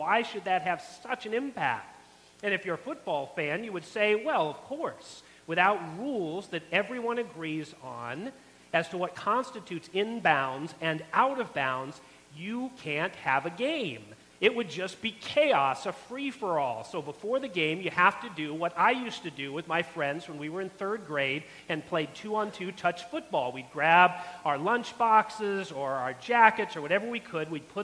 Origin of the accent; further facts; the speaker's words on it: United States; I realized as an American, I was now officially out of bounds.